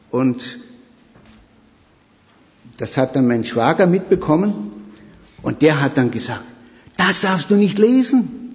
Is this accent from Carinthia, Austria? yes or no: yes; Carinthia, Austria; Ich komme aus Österreich, wurde schon gesagt, geboren bin ich im Süden von Österreich, da wo die wunderschönen Seen sind, wo immer sehr viele Deutsche Urlaub machen oder durchfahren nach Kroatien und so weiter. Da komme ich her.